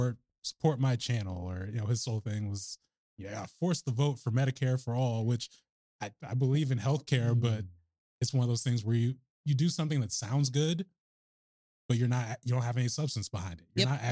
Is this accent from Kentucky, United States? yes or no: no; Oregon, United States; growing up in Oregon, I feel like, is giving me perspective on, is just like, these labels are just labels.